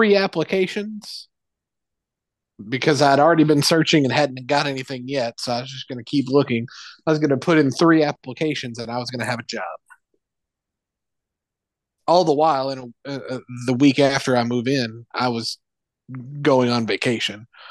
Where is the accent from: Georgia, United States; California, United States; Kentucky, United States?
Kentucky, United States; Yeah, dude, I'm from Kentucky.